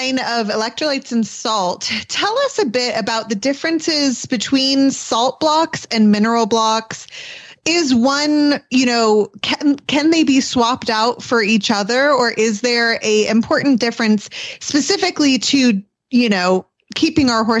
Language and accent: English; Florida, United States; now in New Mexico, United States; Again, I grew up riding in Florida and now live in the desert of New Mexico.